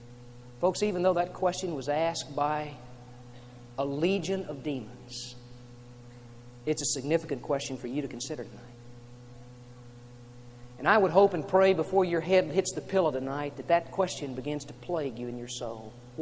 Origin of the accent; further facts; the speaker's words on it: Texas, United States; I grew up in South Texas, and I've seen a lot of hog farms.